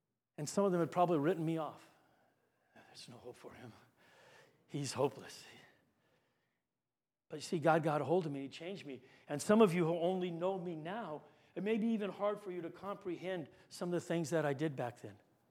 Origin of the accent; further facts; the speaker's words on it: Guam; A friend of ours that we grew up with on Guam, she's been diagnosed with cancer.